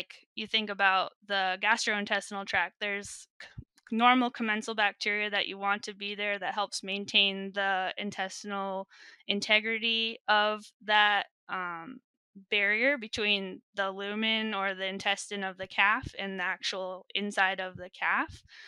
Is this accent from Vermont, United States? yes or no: yes; Leicester, Vermont, United States; I grew up originally in Vermont, like you said. My family, both my parents grew up on farms. So I grew up on a 110 cow Jersey farm in Leicester, Vermont.